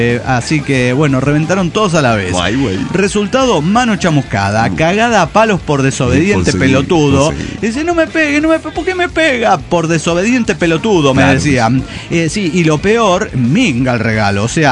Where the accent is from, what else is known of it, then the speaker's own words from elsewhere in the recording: San Luis Potosí, Mexico; de San Luis Potosí.